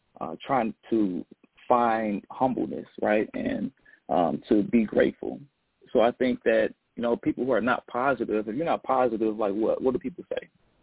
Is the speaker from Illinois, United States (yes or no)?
yes; Joliet, Illinois, United States; I'm from Joliet, and I wanted to start there